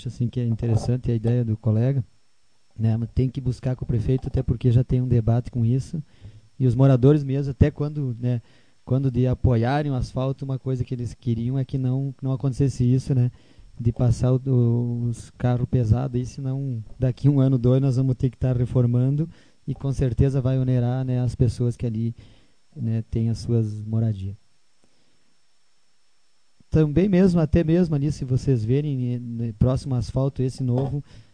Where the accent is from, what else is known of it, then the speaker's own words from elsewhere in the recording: Pejuçara, Rio Grande do Sul, Brazil; Porque se nós que somos moradores, é uma dificuldade, que somos de Pejuçara